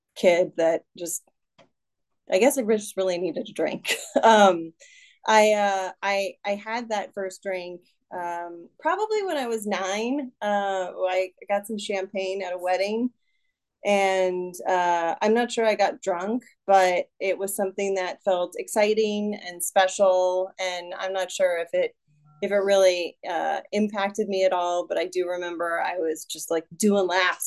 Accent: Los Angeles, California, United States; So, okay, I'm from Los Angeles. I'm an only child of one alcoholic and one Al-Anon.

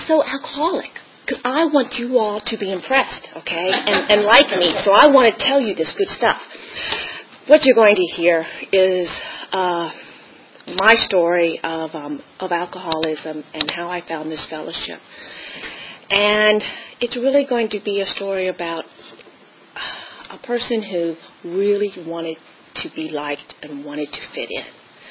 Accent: Virginia, United States; I grew up in Northern Virginia, grew into a family of middle class family, Northern Virginia, went to public high school.

